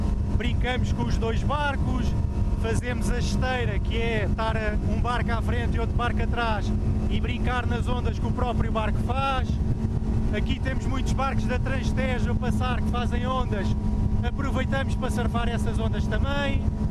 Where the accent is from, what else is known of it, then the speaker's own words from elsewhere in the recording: Lisbon, Portugal; E se, como todos somos daqui de Lisboa, se formos para trás desta colina